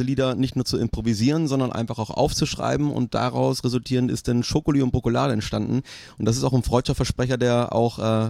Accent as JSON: {"language": "German", "region": "Bremen", "country": "Germany", "tie": "born or raised there", "said": "ich kann mir nicht vorstellen, zurückzugehen nach Bremen, auch wenn ich Bremen sehr liebe. Das ist halt meine Heimat natürlich, man hat da so eine Verbundenheit"}